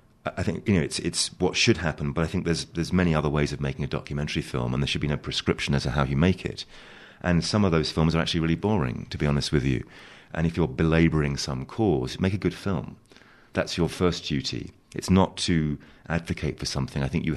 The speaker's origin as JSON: {"language": "English", "region": "London", "country": "United Kingdom", "tie": "born or raised there", "said": "I grew up partly in London"}